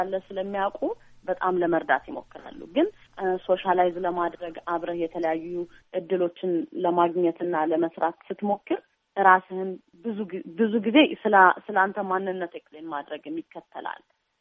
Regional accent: Addis Ababa, Ethiopia; moved away as an adult; now in United States; ከኦሪጂናሊ ከአዲስ አበባ ነው የመጣሁት። አሜሪካ ስኖር 4 ዓመት ሆነኛል።

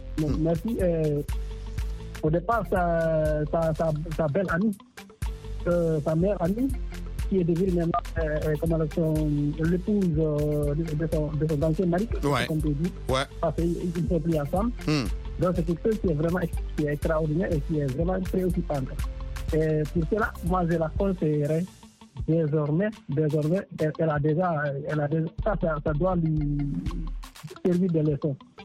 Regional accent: Guinea; now in Dakar, Senegal; Quand même, je suis guinéen, mais je suis à Dakar.

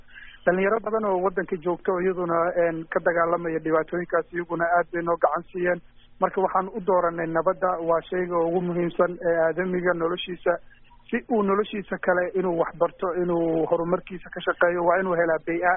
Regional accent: Mogadishu, Banaadir, Somalia; moved away; Aniguna dhalinyaronimadeydii waqtigii caruur aan korayay magaalada Muqdisho aan ku koray, kadib waxaan nasiib fursad u helay inaan waddamada dibadda oo muddo kusoo noolaado.

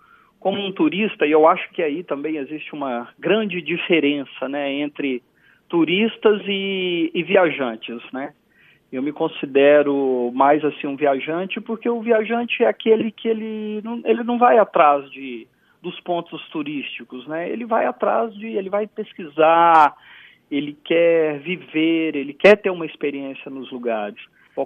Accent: Brazil; eu, como brasileiro, né, nós temos uma aproximação cultural, social e histórica com Angola muito grande.

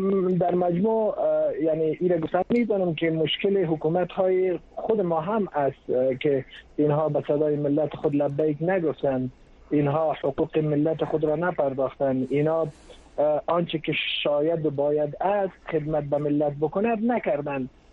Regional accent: Afghanistan; چون ما افغان هستیم و در ضمیر و وجدان ما همچون مزیریت و همچون مسئله وجود ندارد

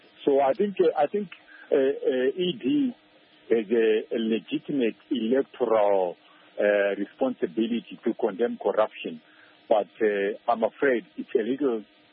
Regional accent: Harare, Zimbabwe; I am from Harare and Zimbabwe

